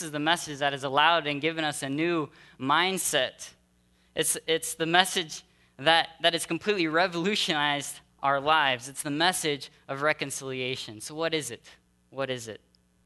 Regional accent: Brazil; I know that growing up in Brazil, for me, it was soccer.

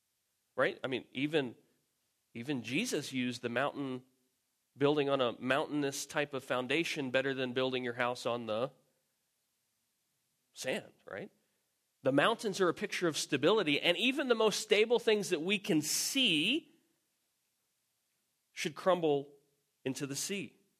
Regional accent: New Jersey, United States; and I'm from Jersey and everything's flat, concrete or trees. That's basically what Jersey is.

